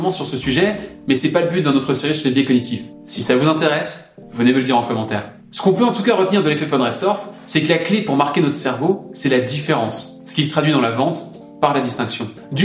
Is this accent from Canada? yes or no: no; France; Mon truc à moi, c'est que je suis français et que je travaille presque intégralement à l'étranger.